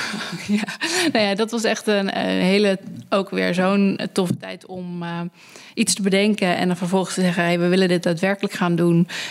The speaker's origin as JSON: {"language": "Dutch", "region": "Friesland", "country": "Netherlands", "tie": "born or raised there", "also_born_or_lived": "Groningen", "moved": "as an adult", "said": "35 jaar en opgegroeid, geboren in Friesland. Heel klein dorpje. En vanuit daar ben ik naar Groningen gegaan om bedrijfskunde te studeren."}